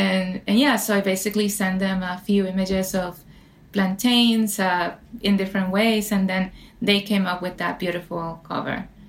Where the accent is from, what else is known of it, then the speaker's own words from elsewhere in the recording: Puerto Rico; now in United States; I was born and raised in Puerto Rico